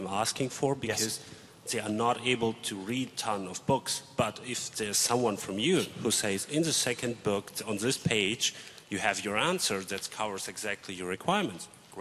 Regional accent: Germany; English is a second language; I'm coming from Germany

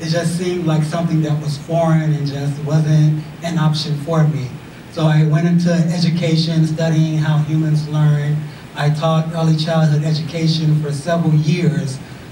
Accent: Chicago, Illinois, United States; I am from Chicago on the West Side, and growing up on the West Side, we didn't see a lot of people who were involved in technology.

